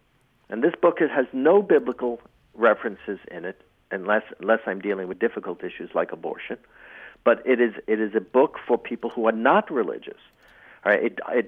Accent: United States; And, you know, from my perspective, and I'm American, mm-hmm. that's my identity is predominantly American.

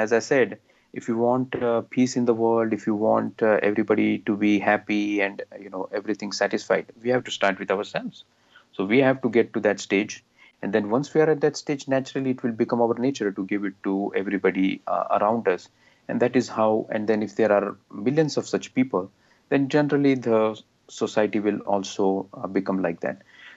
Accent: India; now in United States; I grew up in India, where I was exposed to all this mythology and history. I've lived in the United States for more than 16 years.

